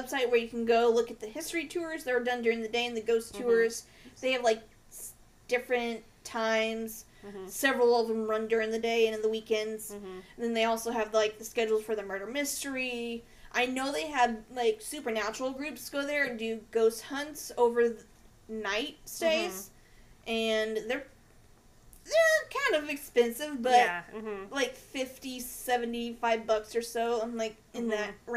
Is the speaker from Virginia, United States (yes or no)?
no; Missouri, United States; I'm from Missouri. I don't know how to say this.